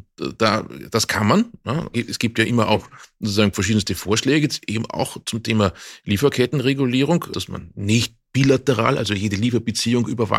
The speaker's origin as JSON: {"language": "German", "country": "Austria"}